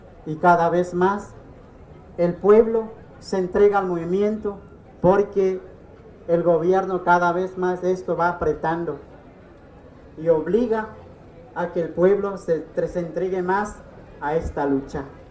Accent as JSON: {"language": "Spanish", "region": "Veracruz", "country": "Mexico", "said": "Yo vengo del sur de Veracruz, hago parte del movimiento de resistencia civil allá en mi estado."}